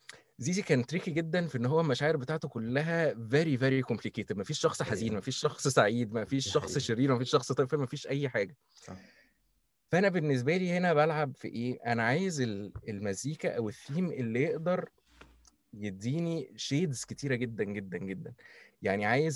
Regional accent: Egypt; يعني دايما عندنا كمصريين اوبسيشن بفكره اللي هو ان لازم يبقى فيه تيمه

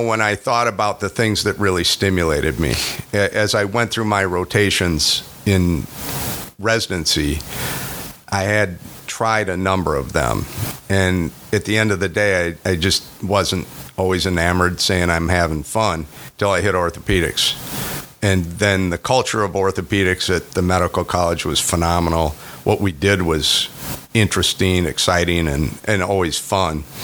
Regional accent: Oshkosh, Wisconsin, United States; then we moved to Oshkosh and spent the rest of my entire childhood growing up in Oshkosh, Wisconsin.

